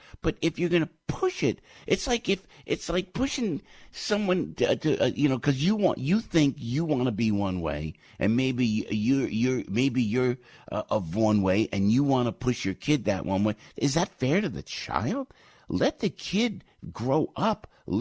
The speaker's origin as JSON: {"language": "English", "country": "United States", "said": "We're from New York, from New Jersey."}